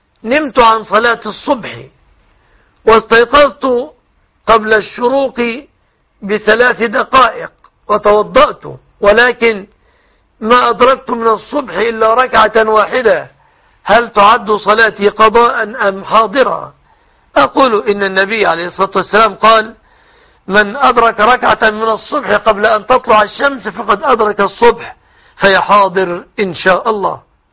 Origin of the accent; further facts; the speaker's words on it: Egypt; أن يحفظ بلادنا مصر